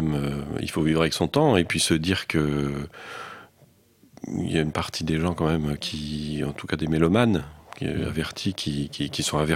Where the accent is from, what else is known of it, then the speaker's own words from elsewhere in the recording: Épernay, Grand Est, France; j'allais dans ma ville natale, Épernay, chez le disquaire